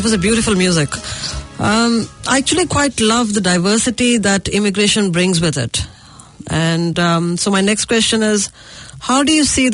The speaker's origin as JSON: {"language": "English", "region": "North India", "country": "India", "said": "India, again, has like North India and South India. And I'm North Indian."}